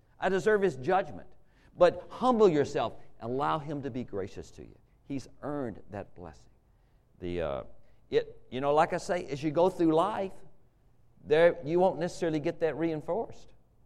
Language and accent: English; the South, United States; And I was raised in the South, and they were outside dogs.